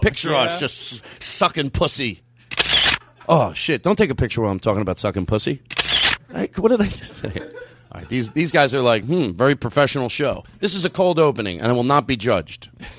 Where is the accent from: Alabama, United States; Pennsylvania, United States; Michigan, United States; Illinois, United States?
Pennsylvania, United States; Philadelphia; I grew up in Philadelphia, and I'm actually a pretty good driver in the snow.